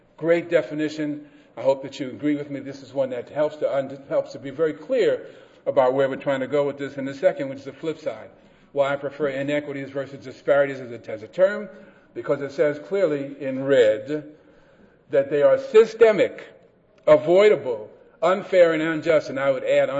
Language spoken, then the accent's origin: English; Bronx, New York, United States; And I'm from the Bronx, and I talk fast anyway